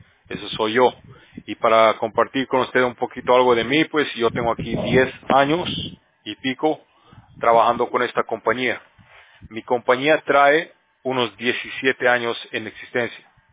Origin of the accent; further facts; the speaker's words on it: Bolivia; now in United States; Yo soy de Bolivia, para ser exacto, pero obviamente estamos en Estados Unidos.